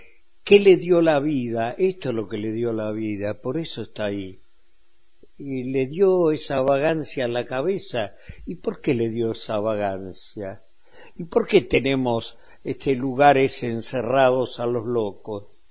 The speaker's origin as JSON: {"language": "Spanish", "country": "Argentina", "said": "a mí también me pasa, como argentino en la Argentina, mi corazón está acá"}